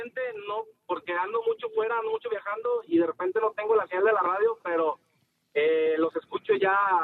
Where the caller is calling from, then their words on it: Ahualulco de Mercado, Jalisco, Mexico; Yo soy de Agualulco de Mercado, un municipio que está cerca de Guadalajara.